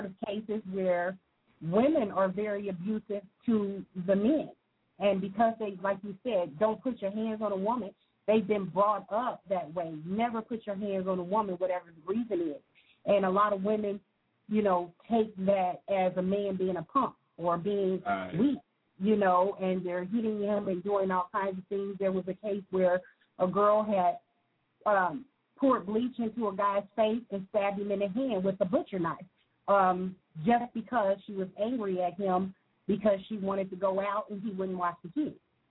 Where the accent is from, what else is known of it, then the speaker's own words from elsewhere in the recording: Dayton, Ohio, United States; actually a lot of cases of domestic violence against the wife and also the husband here in Dayton, my hometown.